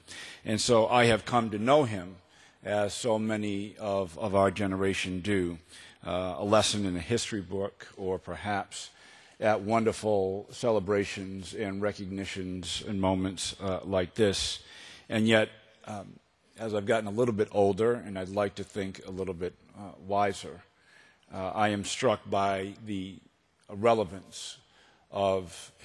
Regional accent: Boston, Massachusetts, United States; accent: Boston; now in Columbia, United States; I am originally from Boston. I moved to the Midwest about 3 years ago, and I've learned, actually, that I need to stop saying that I'm from Boston. Because the minute I start talking, it is apparent that I am from Boston.

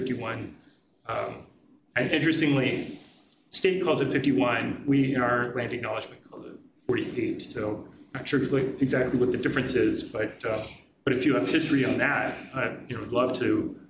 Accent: Nacogdoches, Texas, United States; But I grew up in Nacogdoches, a small town in East Texas, Caddo Indian name. So the Caddo Nation was strong in the where I grew up

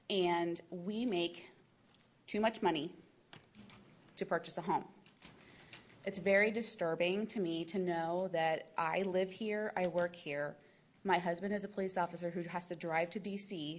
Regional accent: Virginia, United States; I am coming from the Western Loudoun area, and I have lived here since I was 9 years old.

